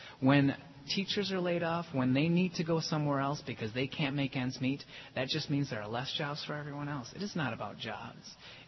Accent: Wisconsin, United States; born there; I love Wisconsin. I was born in Wisconsin. I've been here not all my life, but it's the place that I will always want to come back to.

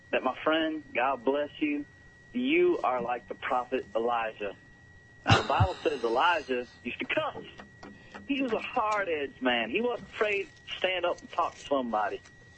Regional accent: Johnson City, Tennessee, United States; I'm just talking about that when I called you, I'm from Johnson City, Tennessee.

